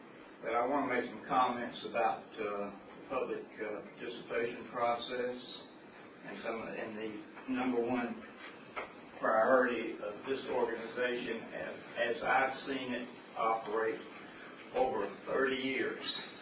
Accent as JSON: {"language": "English", "town": "Macon", "region": "Georgia", "country": "United States", "tie": "born or raised there", "said": "I grew up in Macon. I've lived here for 60-something years. When I was a kid, Pinona was the edge of Macon."}